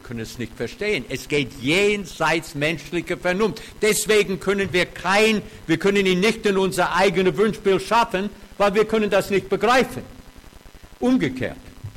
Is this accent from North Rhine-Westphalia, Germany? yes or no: no; Baden-Württemberg, Germany; Na, Sie merken alle, dass ich ein schwäbischer Pfarrer bin, oder? Von meiner Aussprache. Zwar lebe ich lang in Bayern, aber ich bin ein Schwabe, ja?